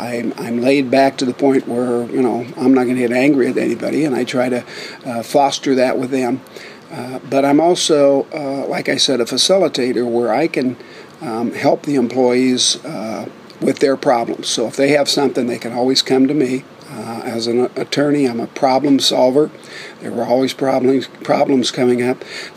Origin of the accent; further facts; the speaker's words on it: Keokuk, Iowa, United States; Well, I'm born and raised in Keokuk, grew up here, went off to college and law school, came back in 1978